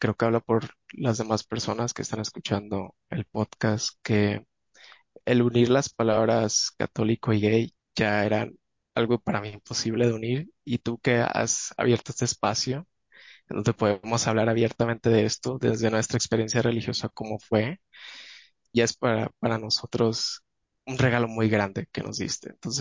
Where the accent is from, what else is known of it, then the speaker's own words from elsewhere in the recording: Mazatlán, Sinaloa, Mexico; soy de Mazatlán, católico y gay.